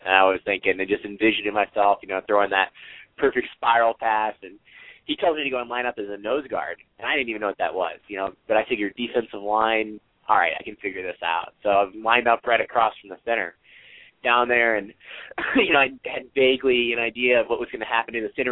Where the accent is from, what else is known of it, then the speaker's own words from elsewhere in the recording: Georgia, United States; especially growing up in Georgia in the Southeast, football is huge.